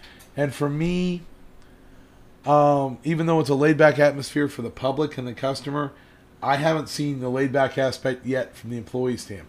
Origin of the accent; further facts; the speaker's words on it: Florida, United States; now in Murfreesboro, United States; I'm originally from Florida. To me, Murfreesboro, Tennessee is a whole new animal.